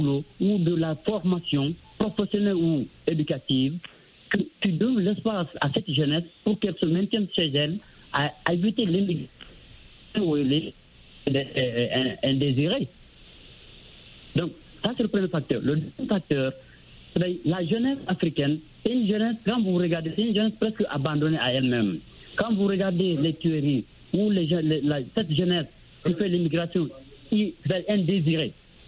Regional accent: Guinea; now in Libreville, Gabon; Quand je suis chez moi en Guinée-Conakry, je ne suis pas à l'aise.

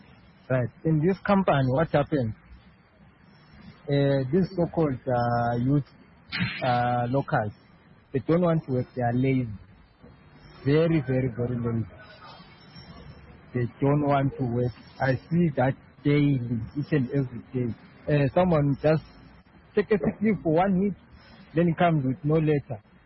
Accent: Zimbabwe; said I come from Zimbabwe

